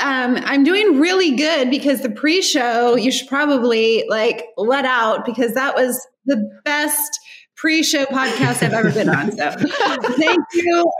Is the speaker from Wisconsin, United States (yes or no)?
no; Riverside, California, United States; because, you know, I'm from Riverside, California.